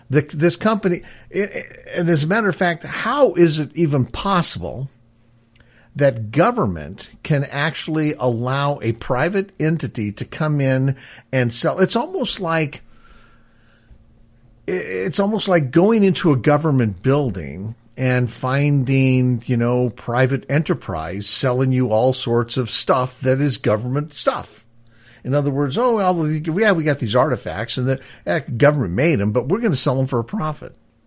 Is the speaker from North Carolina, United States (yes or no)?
no; Seattle, Washington, United States; when I grew up in the Seattle area, they made major improvements in the throughput of traffic in the 1970s.